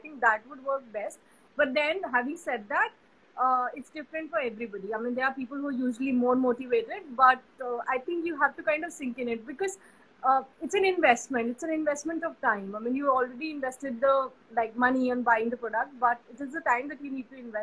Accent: Delhi, India; I'm from Delhi. So, my clinic is in Kailash Colony. So, the south of Delhi.

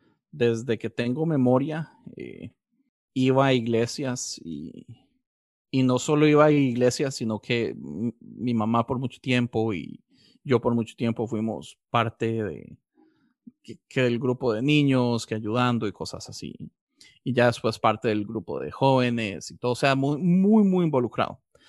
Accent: Costa Rica; moved away as an adult; now in Los Angeles, United States; Soy tico, viví mis primeros 18 años de vida en Costa Rica. Terminé viniéndome para Los Ángeles, California, por mi mamá.

